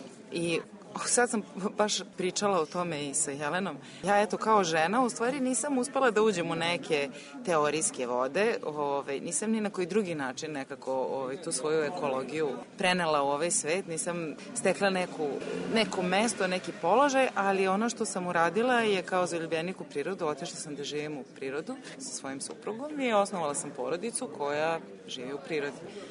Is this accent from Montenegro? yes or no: no; Novi Sad, Vojvodina, Serbia; Ja sam gradsko dete, ja sam Novosađanka rođena, tako da ove, i suprug moj i ja smo Novosađani u principu.